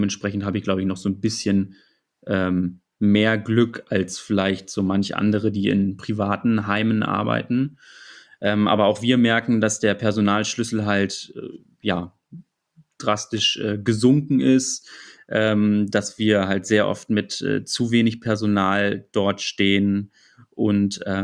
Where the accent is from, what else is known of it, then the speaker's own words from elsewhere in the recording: Hannover, Lower Saxony, Germany; komme aus Hannover